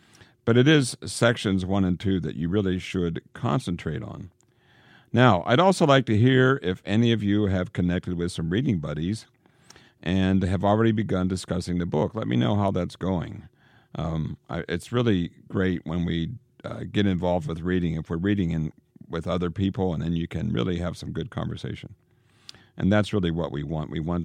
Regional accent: Canada; Being a Canadian, we didn't have much exposure to American writers.

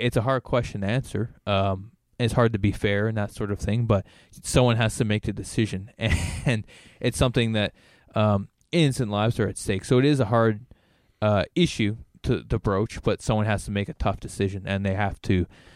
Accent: Canada; now in United States; I mean, I'm from Canada, so it wasn't as rigorous as probably other people have to go through

